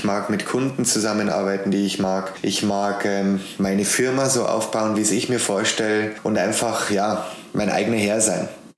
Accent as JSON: {"language": "German", "town": "Amberg", "region": "Bavaria", "country": "Germany", "said": "Ich bin 29 Jahre jung. Ich komme aus Amberg in der Oberpfalz. Das ist genau in der Mitte zwischen Nürnberg und Regensburg im wunderschönen Bayern."}